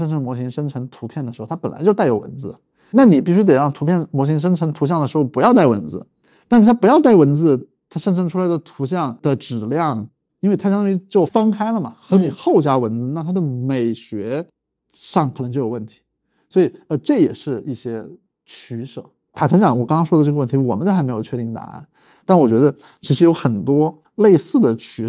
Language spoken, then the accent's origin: Chinese; Chongqing, China; 然后甚至我们都出生在同一个区啊，就很神奇，因为我们都在重庆念的高中嘛